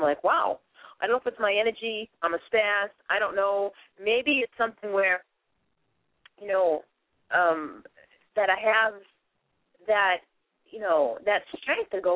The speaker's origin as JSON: {"language": "English", "town": "Boston", "region": "Massachusetts", "country": "United States", "said": "I mean, I'm originally from Boston. As you can tell, you'll hear my accent as I go on."}